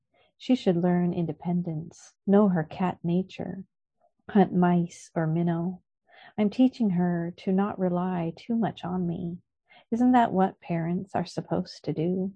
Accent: United States; now in Canada; And also just my place in Canada and as an American being in Canada.

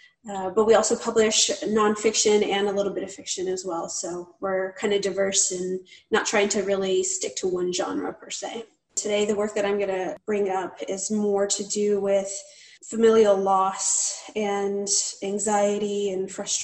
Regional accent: New Mexico, United States; also born or lived in El Paso; I'm from New Mexico, actually. So I grew up in New Mexico, right on the border, actually, in El Paso, Texas. And then my family moved into New Mexico as I got a little bit older.

